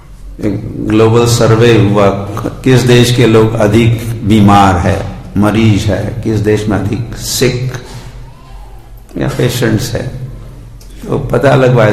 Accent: Maharashtra, India; मैं भी एक गांव वाला था आप भी, उस भाव वाला तो अब भी हूं। तो हमारे गांव में, महाराष्ट्र में एक गांव

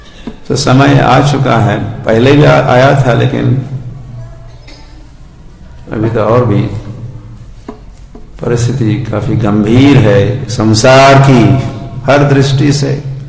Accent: Maharashtra, India; मैं भी एक गांव वाला था आप भी, उस भाव वाला तो अब भी हूं। तो हमारे गांव में, महाराष्ट्र में एक गांव

